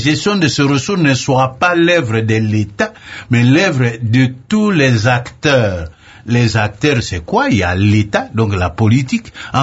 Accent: Lomé, Maritime, Togo; moi je viens de la région de Lomé, là, le cœur de ce pays.

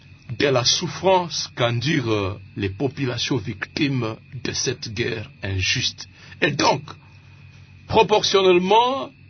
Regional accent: Kanyabayonga, North Kivu, DR Congo; Oh, je viens de Kanyabayonga.

